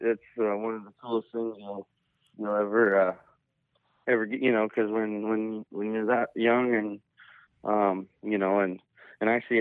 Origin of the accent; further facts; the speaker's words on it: Big Valley, Alberta, Canada; In Canada. Yeah. We grew up there. And so I went to school in our little hometown there, Big Valley.